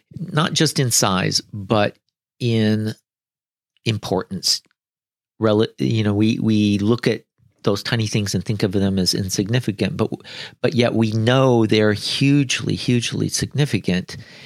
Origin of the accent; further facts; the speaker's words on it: Washington, United States; I grew up near Seattle, Washington, and we lived just south of there, and there was a shopping mall near Tacoma, Washington